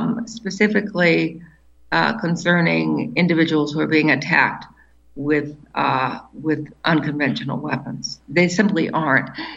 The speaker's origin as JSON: {"language": "English", "country": "United States", "tie": "born there", "said": "Of course I am, yeah. I was born in the United States."}